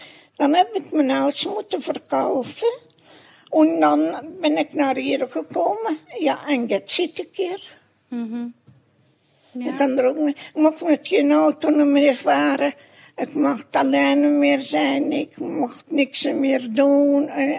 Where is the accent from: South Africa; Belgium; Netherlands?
Belgium; Heverlee, Flanders; born there; En ik ben geboren, als je dat kennen, in Heverlee.